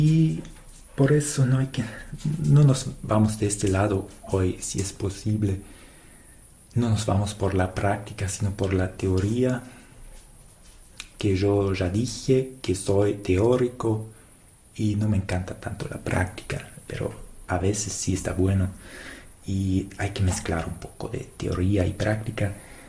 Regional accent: Germany; Spanish is a second language; también es mi batalla porque soy alemán, me va así

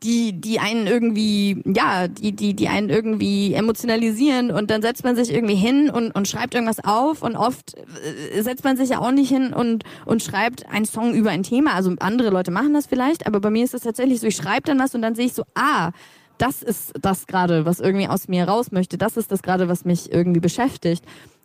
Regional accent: Bavaria, Germany; so als kleines Kind in Franken, hatte ich natürlich auch überhaupt keine Ahnung

